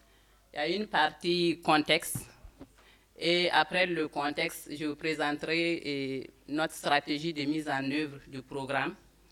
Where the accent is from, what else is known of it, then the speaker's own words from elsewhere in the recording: Burkina Faso; nous venons du Burkina Faso, qui est un pays de l'Afrique de l'Ouest qui couvre 274 200 km², avec une population estimée à plus de 17 millions d'habitants en 2015